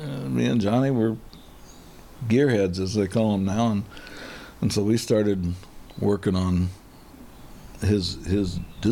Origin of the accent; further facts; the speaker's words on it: Albuquerque, New Mexico, United States; And growing up in Albuquerque, we'd go to Speedway Park.